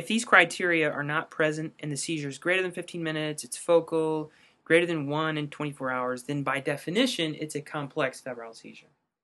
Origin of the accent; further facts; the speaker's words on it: Illinois, United States; I mean, I'm from Illinois. I can't do a Boston accent.